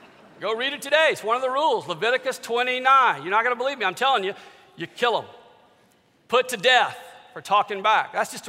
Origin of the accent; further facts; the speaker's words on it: Louisiana, United States; I grew up in Louisiana.